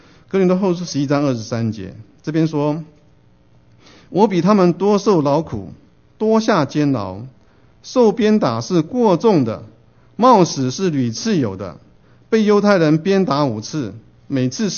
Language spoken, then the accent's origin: Chinese; China; 身为中国人呢，我觉得我们受到很多传统的束缚。